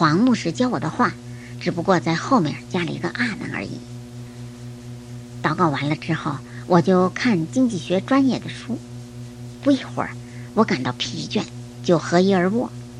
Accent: North China, China; born there; 我出生在中国北方的一个小村子里

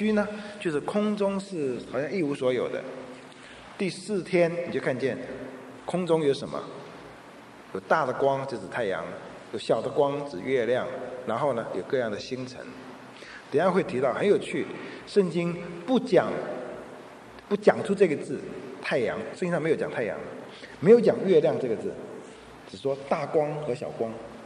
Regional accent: China; 我们中国人很能够接受这个概念

